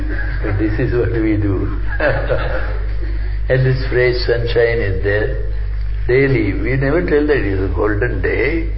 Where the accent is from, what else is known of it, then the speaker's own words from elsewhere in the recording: London, United Kingdom; And we are very proud I am coming from London.